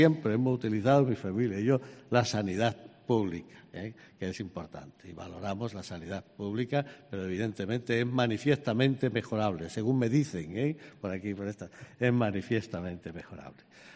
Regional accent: Extremadura, Spain; yo soy extremeño y vengo de una región que se ha quejado mucho

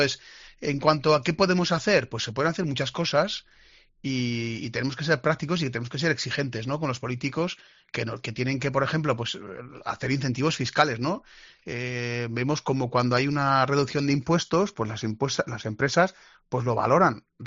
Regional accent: Azagra, Navarre, Spain; Es que hay que recordar que Navarra era pobre, que yo, que nací en el año 72, me acuerdo de mi pueblo, de Azagra, de haber gente pobre

